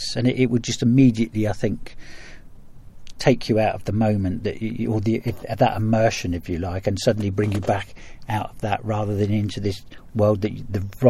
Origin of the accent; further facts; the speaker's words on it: Gosport, South East England, United Kingdom; it's really that kind of urban life that I grew up in Gosport, really. That, you know, I'm Gosport born and bred